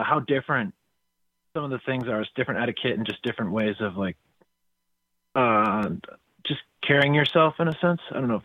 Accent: Kimberly, Wisconsin, United States; I grew up in Kimberly, up in the Appleton area.

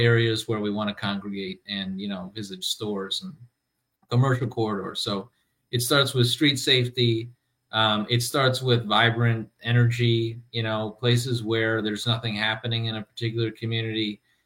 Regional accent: Milwaukee, Wisconsin, United States; I was born and raised in Milwaukee, in the Sherman Park neighborhood.

